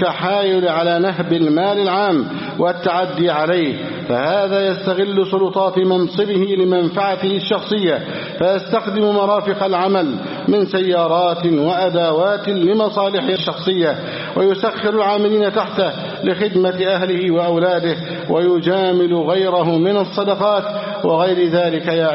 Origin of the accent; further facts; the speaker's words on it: Egypt; اللهم احفظ بلدنا مصر أمنا أمانا